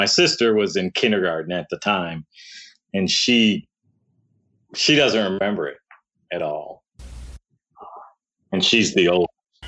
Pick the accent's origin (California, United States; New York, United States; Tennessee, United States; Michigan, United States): Michigan, United States; Detroit; I grew up in Detroit, born 2 weeks after the riots in 1967.